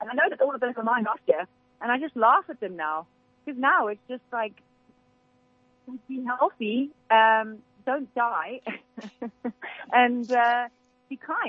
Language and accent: English; South Africa; especially as we're South African.